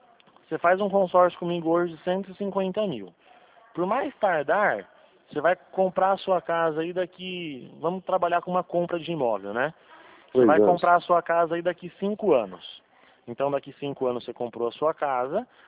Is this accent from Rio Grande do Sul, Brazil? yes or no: no; Presidente Prudente, São Paulo, Brazil; Eu sou do estado de São Paulo, região de Presidente Prudente.